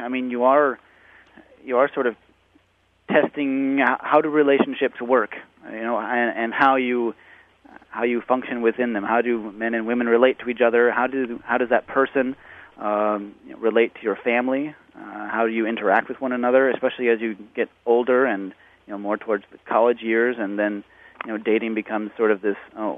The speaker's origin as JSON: {"language": "English", "region": "Oregon", "country": "United States", "tie": "born or raised there", "said": "And growing up in Oregon, this was really easy."}